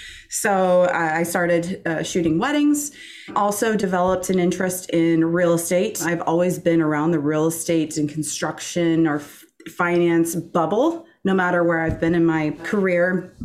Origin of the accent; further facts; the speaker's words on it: Iowa, United States; Well, I'm born and raised in Iowa, which is where I'm at now. I'm actually in a town called Davenport, Iowa. We're about 2.5 hours west of Chicago.